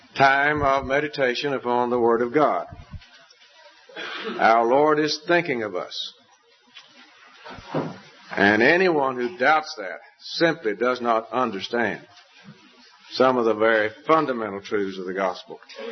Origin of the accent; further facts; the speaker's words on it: Southwest, United States; accent: southwestern; Some of them, I think, had difficulty understanding my southwestern accent, and they kept coming closer to the front.